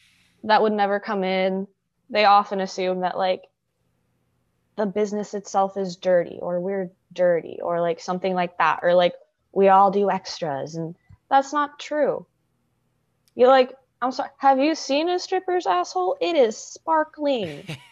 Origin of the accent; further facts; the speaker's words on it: Ohio, United States; Well, I'm from Ohio, so basically all of my family still lives there.